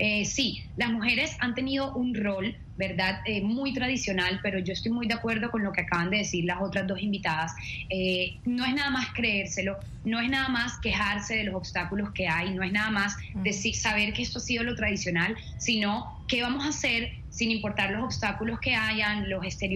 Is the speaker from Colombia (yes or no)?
yes; Colombia; Sí, somos latinas. Tengo 23 años de Colombia, nacida y criada en Colombia.